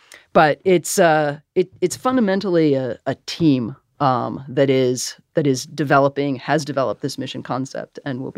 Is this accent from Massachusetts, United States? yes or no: yes; Massachusetts, United States; I grew up in Massachusetts.